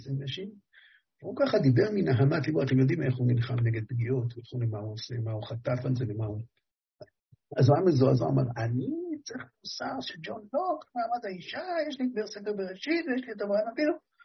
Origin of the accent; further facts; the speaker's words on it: Hebron, Hebron Governorate, Palestine; אז אמרתי לו, אבל אני, כמו כל הרבנים, מה אתה חושב? אני מחברון.